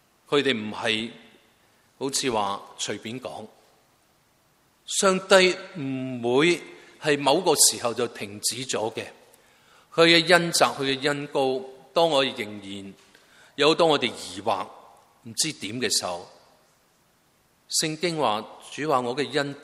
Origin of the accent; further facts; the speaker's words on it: Guangdong, China; 我们广东人有时说他的见证择地有声